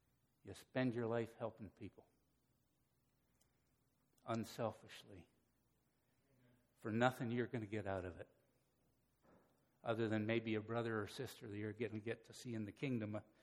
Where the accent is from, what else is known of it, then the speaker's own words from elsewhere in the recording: Canada; I grew up in Canada, pretty multicultural place.